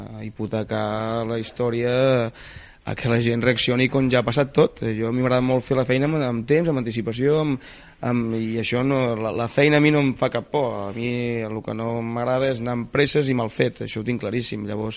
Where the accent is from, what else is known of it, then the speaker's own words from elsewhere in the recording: L'Escala, Catalonia, Spain; jo sóc de l'Escala, he estat aquí jugant tota la meva vida quasi, a part dels 2 anys a Sant Pere